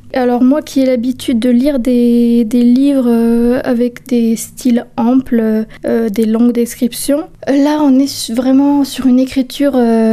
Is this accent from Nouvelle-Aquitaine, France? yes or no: yes; Bayonne, Nouvelle-Aquitaine, France; born there; Non, je suis née à Bayonne, mais je vis à près de Dax.